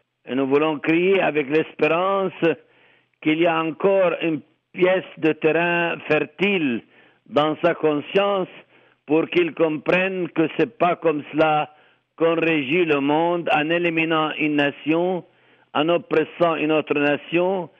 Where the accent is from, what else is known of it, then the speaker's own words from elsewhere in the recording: Palestine; French is a second language; Nous ne sommes pas que des Arabes, nous sommes des Palestiniens arabes.